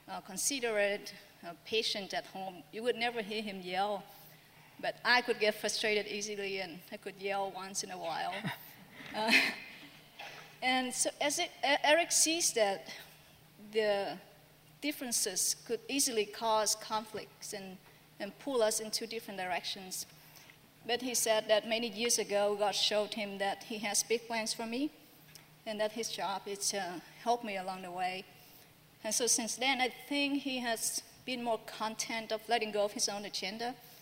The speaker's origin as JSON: {"language": "English", "country": "Vietnam", "tie": "born or raised there", "second_language": "English", "moved": "as an adult", "lives_now": "United States", "said": "I was born and raised in Vietnam. I didn't move to the U.S. until I was an adult."}